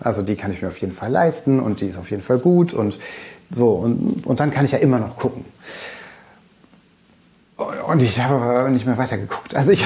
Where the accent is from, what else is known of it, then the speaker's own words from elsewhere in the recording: Duisburg, North Rhine-Westphalia, Germany; also born or lived in Kiel; als ich knapp ein Jahr alt war oder so, sind dann meine Eltern ins Ruhrgebiet gezogen. Ah. Und, oder beziehungsweise an den linken Niederrhein. Und also ich bin in Duisburg groß geworden.